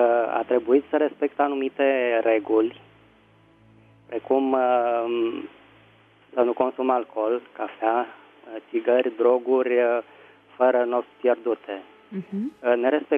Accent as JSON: {"language": "Romanian", "region": "Bucharest", "country": "Romania", "said": "din București."}